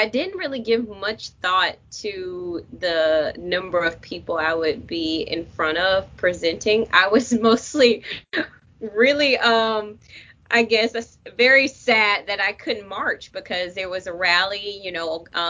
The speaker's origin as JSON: {"language": "English", "town": "Jacksonville", "region": "Florida", "country": "United States", "tie": "born or raised there", "said": "I grew up in Jacksonville, Florida, and on the east side of Jacksonville"}